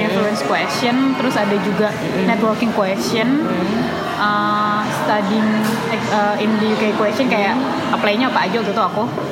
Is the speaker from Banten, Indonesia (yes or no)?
yes; Tangerang, Banten, Indonesia; Kebetulan aku dari Tangerang.